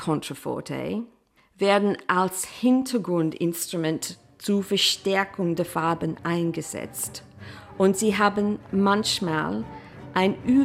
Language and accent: German; Australia; moved away as an adult; Ich komme aus Australien. Dort habe ich ein paar Jahre in einem Orchester gespielt und dann nach Europa zu kommen